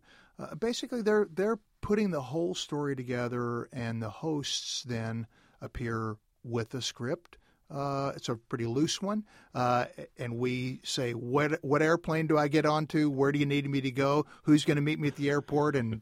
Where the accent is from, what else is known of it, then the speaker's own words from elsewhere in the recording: Louisville, Kentucky, United States; a childhood story that I kept that I repeatedly heard growing up in Louisville, Kentucky